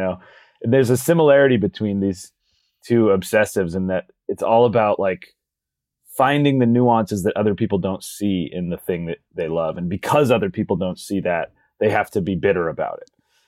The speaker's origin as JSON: {"language": "English", "town": "Nashua", "region": "New Hampshire", "country": "United States", "tie": "born or raised there", "said": "But there was a guy in my hometown in Nashua, New Hampshire, named Franny."}